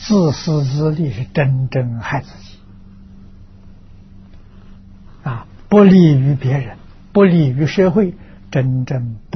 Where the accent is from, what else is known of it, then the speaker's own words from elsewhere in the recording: China; 啊，我们中国人讲啊，冤冤相报，没完没了。